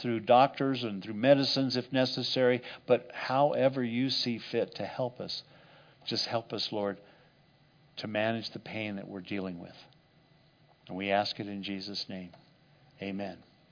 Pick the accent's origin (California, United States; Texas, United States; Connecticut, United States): Texas, United States; accent: Texas; I couldn't pronounce it with my Texas accent